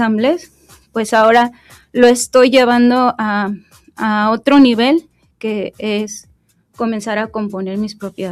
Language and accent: Spanish; Buenavista de Cuéllar, Guerrero, Mexico; now in Morelos, Mexico; Soy de Guerrero, soy de Buenavista de Cuéllar. Ya llevo aquí en Morelos viviendo como 15 años, casi, sí, 15 años.